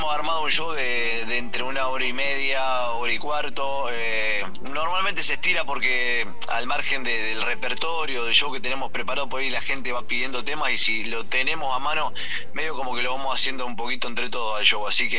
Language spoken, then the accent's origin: Spanish; Funes, Santa Fe, Argentina; Nosotros somos de la ciudad de Funes, estamos pegaditos a Rosario, a 15 kilómetros de Rosario.